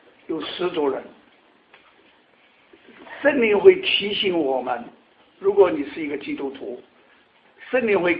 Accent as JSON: {"language": "Chinese", "region": "Sichuan", "country": "China", "said": "我们这个四川人啊，就讲带把子，"}